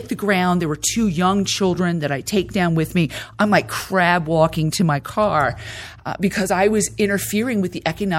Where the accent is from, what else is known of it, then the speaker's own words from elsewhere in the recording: Tampa, Florida, United States; So I am from Tampa, born and raised.